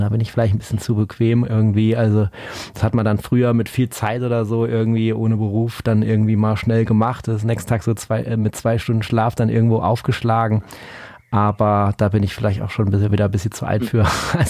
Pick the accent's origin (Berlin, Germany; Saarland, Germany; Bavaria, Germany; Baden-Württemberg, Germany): Baden-Württemberg, Germany; Karlsruhe; Ich bin aus Karlsruhe, Stuttgart, fährst halt dahin